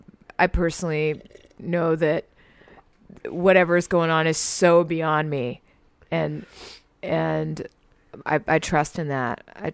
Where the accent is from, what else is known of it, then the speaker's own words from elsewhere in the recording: Texas, United States; And, you know, being a Texan, I haven't seen very much of like fall.